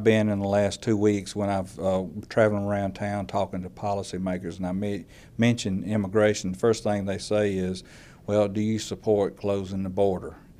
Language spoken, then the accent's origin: English; Georgia, United States; And yes, I'm from Georgia, but my commitment to this country and our industry is that I'm willing to travel